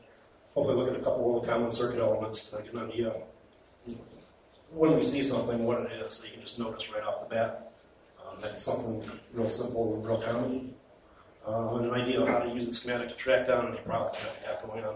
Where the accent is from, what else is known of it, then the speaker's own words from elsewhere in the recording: Cleveland, Ohio, United States; I'm from Cleveland, Ohio.